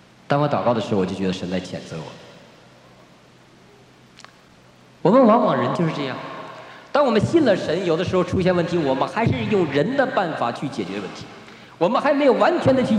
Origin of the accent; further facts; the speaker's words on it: Harbin, Heilongjiang, China; born there; 我说你知道我生在哪儿吗？我生在哈尔滨。黑龙江那地方老毛子很多，我们认识很多老毛子。